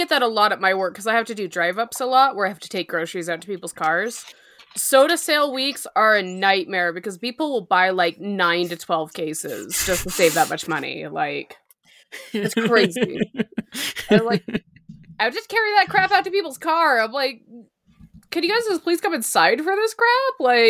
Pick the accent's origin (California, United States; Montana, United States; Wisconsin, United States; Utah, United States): Utah, United States; It's because I was born and raised in Utah.